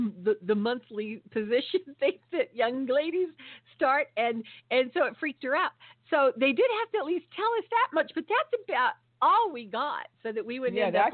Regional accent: California, United States; I'm from Southern California, and then I went back to Northern California, back in 2005 and lived there until 2011.

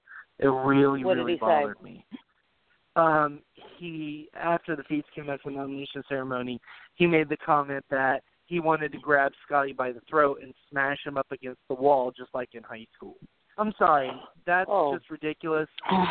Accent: England, United Kingdom; But that's just because I'm an English person and I don't like referring to you.

